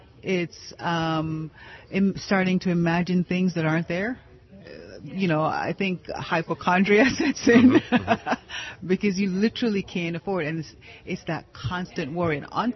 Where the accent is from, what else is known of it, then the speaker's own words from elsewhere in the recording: Miami, Florida, United States; I'm from Miami, Florida.